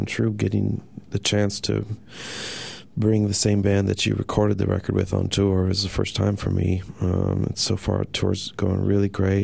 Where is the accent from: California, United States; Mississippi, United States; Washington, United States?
California, United States; I grew up near Los Angeles, so I saw a lot of the bands related to the SST label